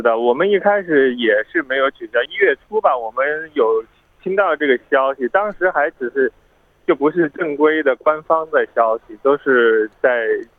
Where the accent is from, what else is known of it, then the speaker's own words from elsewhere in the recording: Wuhan, Hubei, China; 就是因为我的老家是武汉的，所以我们要回去看一下